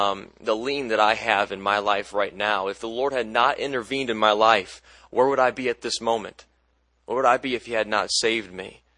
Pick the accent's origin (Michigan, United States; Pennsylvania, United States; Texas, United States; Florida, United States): Michigan, United States; I am from Michigan.